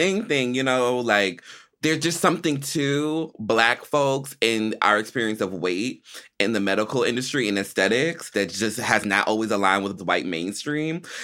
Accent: Georgia, United States; also born or lived in Long Island; I was born in Long Island, but I grew up most of my life in Georgia, right?

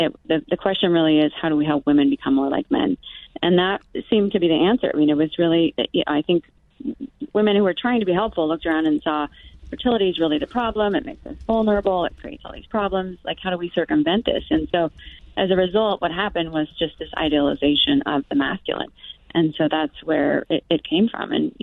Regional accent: Oregon, United States; Actually, I grew up in Oregon. I went to the University of Oregon

